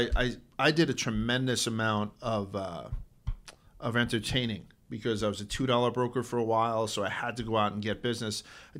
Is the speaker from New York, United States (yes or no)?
yes; Brooklyn, New York, United States; Brooklyn. I was born and raised in Brooklyn, went to school in Manhattan, and now I live in northern New Jersey with my wife and 3 kids.